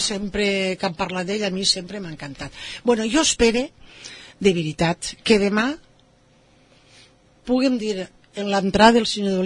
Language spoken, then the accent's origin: Catalan; Oliva, Valencian Community, Spain; No, jo, anem a veure, jo no renegue d'oliva.